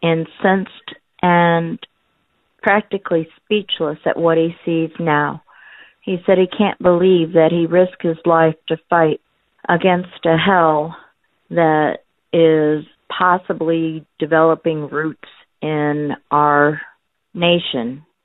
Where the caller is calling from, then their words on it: St. Louis, Missouri, United States; I'm calling from St. Louis, Missouri.